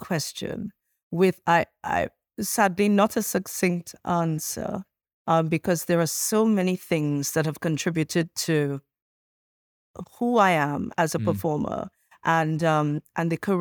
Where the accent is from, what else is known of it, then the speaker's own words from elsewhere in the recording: Trinidad & Tobago; accent: Trinidadian; Trinidadian. And I would say, sure. And they would have a great laugh because I'm good at comedy in my own accent.